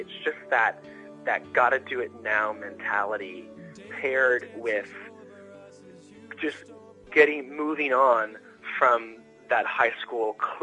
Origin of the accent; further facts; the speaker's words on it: Sacramento, California, United States; And there's about 3 hours between my hometown in Sacramento and the town where my university is.